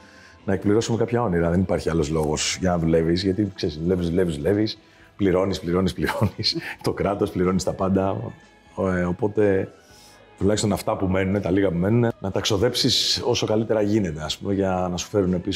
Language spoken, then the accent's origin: Greek; Perissos, Attica, Greece; Αν και γεννήθηκα και μεγάλωσα εδώ, στον Περισσό, πάντα λέω ότι είμαι από τον Εύρο.